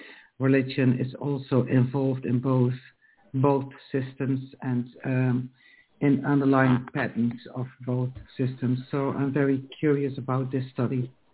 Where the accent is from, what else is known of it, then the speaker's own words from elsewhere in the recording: Netherlands; Well, I come from the Netherlands, so the things that I do is mostly in the Netherlands.